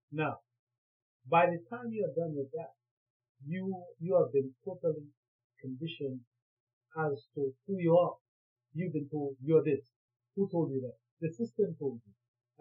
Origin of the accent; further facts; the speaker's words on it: Belize; Since I am from Belize, this is in Latin America